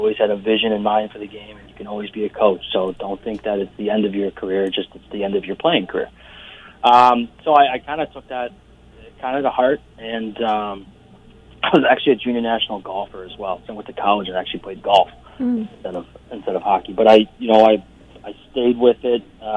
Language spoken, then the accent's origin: English; Chicago, Illinois, United States; Too much, but I was from Chicago originally. That's where I played all my youth hockey.